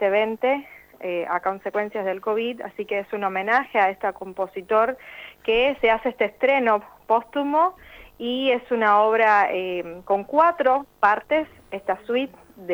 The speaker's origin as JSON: {"language": "Spanish", "country": "Cuba", "moved": "as an adult", "lives_now": "Argentina", "said": "yo soy de origen cubano, y cuando llegué a la Sinfónica Nacional llevaba poco tiempo viviendo en la Argentina. Después de 10 años, de los 14 que llevo ya en la Argentina"}